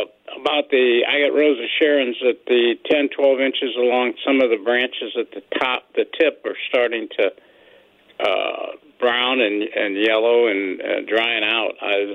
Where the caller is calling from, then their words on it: Missouri, United States; I'm from St. Charles County